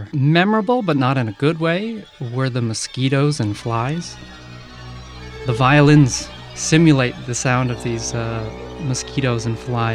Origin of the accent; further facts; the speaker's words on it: Massachusetts, United States; I grew up in Massachusetts, and my parents took me and my siblings on so many trips up to New Hampshire and Vermont.